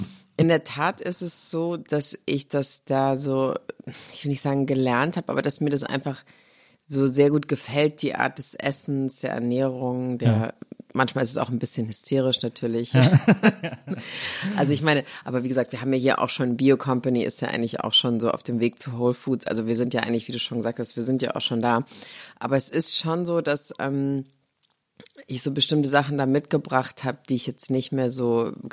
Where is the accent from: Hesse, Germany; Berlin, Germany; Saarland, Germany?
Saarland, Germany; Saarlouis; ich komme aus Saarlouis, das ist so, wie der Name schon sagt, von Louis XIV gebaut.